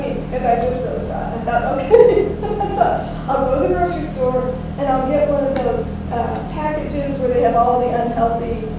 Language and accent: English; Texas, United States; I grew up on Frosted Flakes and butter sugar sandwiches in West Texas.